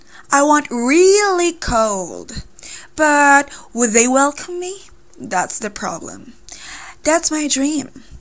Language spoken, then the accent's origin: English; Philippines; I'm from the Philippines. I live in Manila, and I love here. Usually, it's hot and humid here.